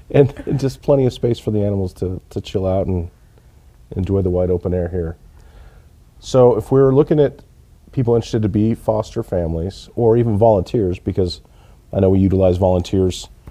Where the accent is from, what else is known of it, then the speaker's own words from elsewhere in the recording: Farmington, New Mexico, United States; places in Denver, specifically, where people are like, where are you from? I'm from Farmington.